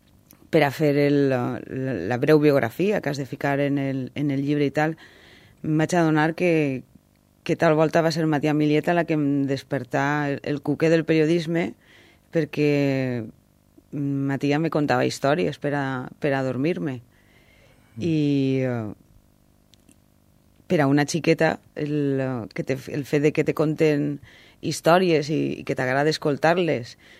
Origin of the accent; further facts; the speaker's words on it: Silla, Valencian Community, Spain; now in Valencia, Spain; poble a Silla, que és el... No és el poble on vaig néixer, perquè jo vaig néixer a València, però sí és el poble on m'he criat i on vaig viure fins fa uns anys. Ara visc a València